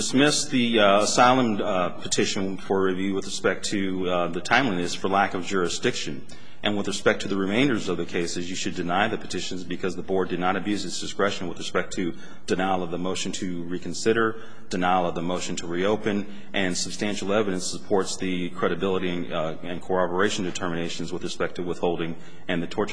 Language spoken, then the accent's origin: English; Sacramento, California, United States; And I'm from Sacramento originally